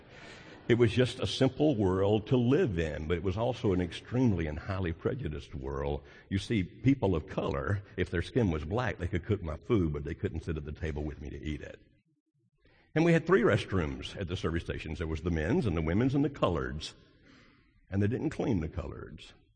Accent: Deep South, United States; I grew up in the Deep South. I was born in 1949.

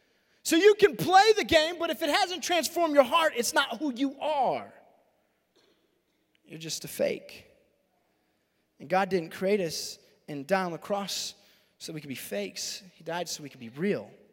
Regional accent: Roswell, New Mexico, United States; now in Albuquerque, United States; I know I grew up in Roswell.

